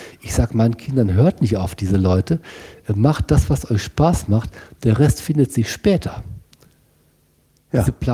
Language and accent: German; North Rhine-Westphalia, Germany; Ich bin auf dem Bauernhof aufgewachsen, Familienbauernhof Westfalen und in durchaus enger Verbundenheit mit dem Hof und dem Land und den Tieren. Bis zu meinem 18. Lebensjahr, also als ich dann zum Studium nach Münster gegangen bin